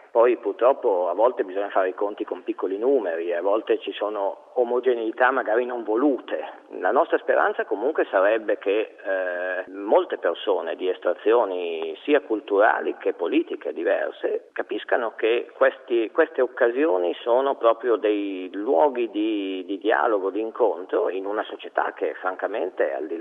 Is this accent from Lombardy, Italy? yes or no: yes; Pavia, Lombardy, Italy; sono di Pavia e sono ricercatore universitario